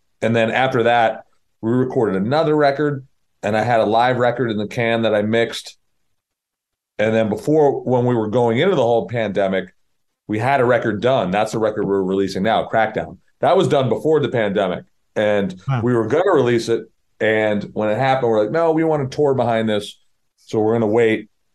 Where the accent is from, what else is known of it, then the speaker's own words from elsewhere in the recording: New England, United States; also born or lived in Boston / West Coast; So, like, I grew up in New England, not Boston as a kid. Then Boston as an adult, then moved to the West Coast and back.